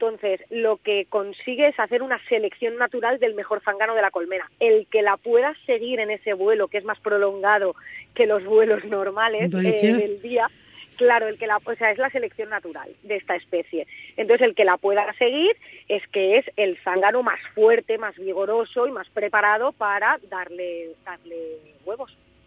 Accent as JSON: {"language": "Spanish", "town": "Gestalgar", "region": "Valencian Community", "country": "Spain", "said": "nosotros en mi pueblo, que es Gestalgar, que es el interior de la provincia de Valencia y es la comarca de la Serranía, la comarca más despoblada"}